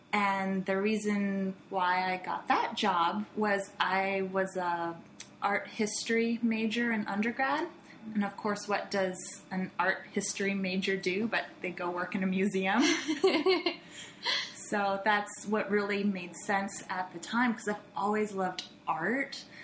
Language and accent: English; San Diego, California, United States; I am from San Diego originally, but my journey to animation kind of took some time, and I've lived a lot of different places